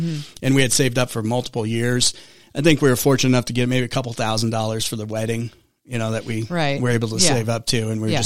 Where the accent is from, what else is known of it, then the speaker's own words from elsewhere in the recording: New York, United States; I'm from New York originally.